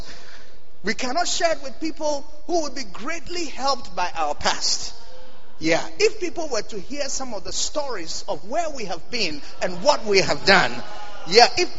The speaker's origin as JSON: {"language": "English", "country": "Ghana", "said": "See, I'm from Ghana, you know."}